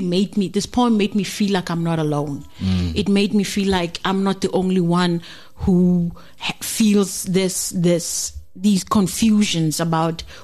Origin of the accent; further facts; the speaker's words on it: South Africa; now in Belgium; I always say I'm from South Africa because it's just, it doesn't sit right with my spirit to say that I'm from Belgium. I'm not from Belgium.